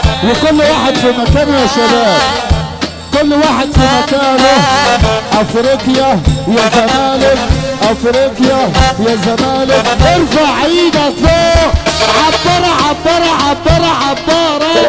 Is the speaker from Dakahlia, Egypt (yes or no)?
no; Sharqia Governorate, Egypt; واحنا ولاد الشرقية طيبين وعشرية